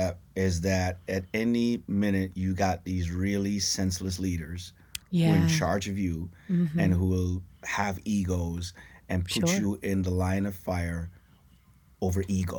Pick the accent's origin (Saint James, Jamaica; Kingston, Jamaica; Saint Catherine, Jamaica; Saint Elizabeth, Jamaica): Kingston, Jamaica; now in United States; You know, I came from, you know, a place called Raytown in downtown Kingston.